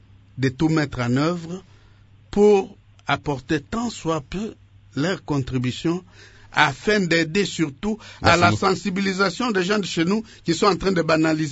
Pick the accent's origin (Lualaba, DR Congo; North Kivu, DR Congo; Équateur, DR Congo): Équateur, DR Congo; Bikoro; je suis arrivé chez moi à Bikoro.